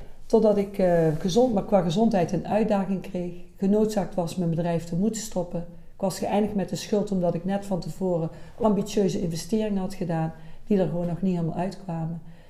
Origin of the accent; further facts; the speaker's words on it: Bakel, North Brabant, Netherlands; En ik kom oorspronkelijk uit Bakel.